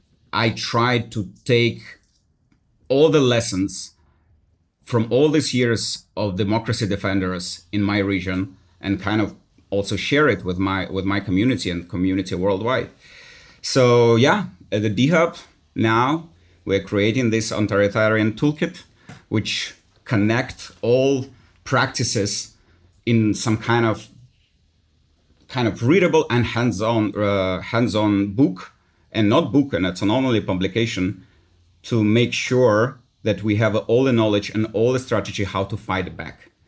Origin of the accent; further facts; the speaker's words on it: Minsk, Belarus; English is a second language; Born and raised in Minsk and under the regime Lukashenko, going to schools, washed with all propaganda.